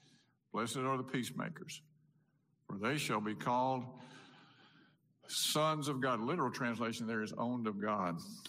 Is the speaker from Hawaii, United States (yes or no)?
no; Brandon, Mississippi, United States; And I grew up in Brandon